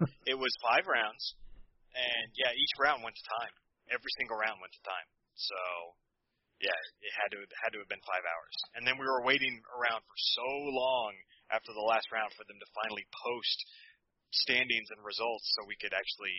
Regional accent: Bakersfield, California, United States; a good friend of mine from my hometown of Bakersfield, California, is also doing a podcast.

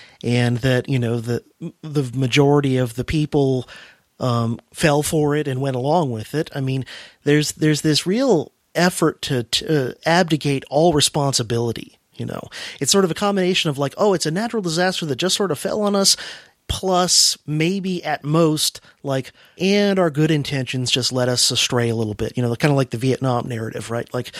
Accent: United States; I'm just the most familiar with it in America because I'm an American

